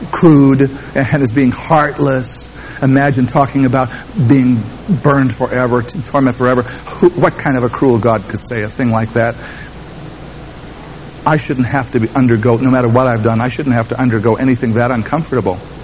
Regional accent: Boston, Massachusetts, United States; I'm from New England. I'm from Boston.

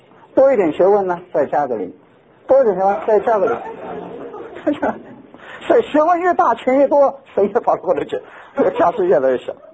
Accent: China; 我们中国人是忘本，这样好不好？

